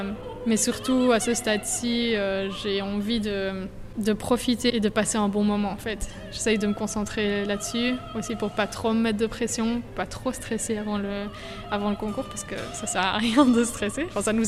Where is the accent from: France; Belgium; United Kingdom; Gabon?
Belgium; C'est quelque chose d'assez spécial en tant que Belge de pouvoir participer